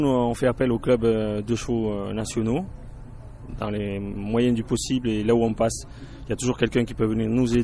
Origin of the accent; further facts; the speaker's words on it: Bayonne, Nouvelle-Aquitaine, France; je suis originaire de Bayonne